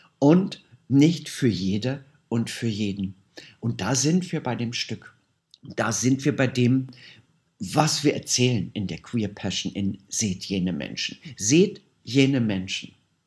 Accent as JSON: {"language": "German", "country": "Germany", "tie": "born or raised there", "said": "ich bin 60 Jahre und bin aufgewachsen in Deutschland zu einer Zeit, als noch ein Paragraph homosexuelle Beziehungen verboten hat. Das war, da war ich nicht nur queer, sondern ein Verbrecher."}